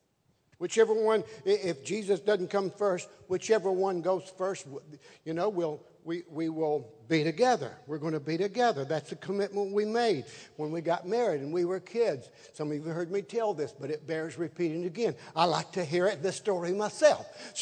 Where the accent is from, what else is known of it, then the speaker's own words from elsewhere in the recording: Tennessee, United States; I was from Tennessee, and I was this close to being a redneck.